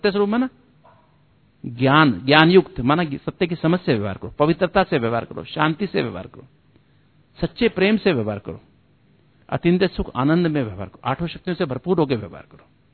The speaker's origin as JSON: {"language": "Hindi", "region": "Delhi", "country": "India", "said": "मैं भी दिल्ली वाला हूं"}